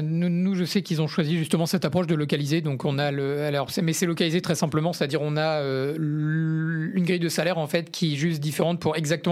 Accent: Rouen, Normandy, France; now in London, United Kingdom; je suis rouennais, donc je viens de Rouen.

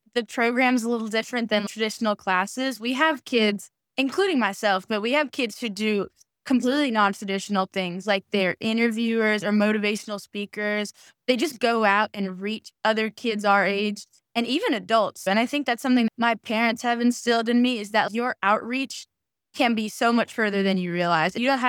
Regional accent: New York, United States; But yeah, growing up on Wall Street, especially in the financial district, gives you so much exposure to all things finance.

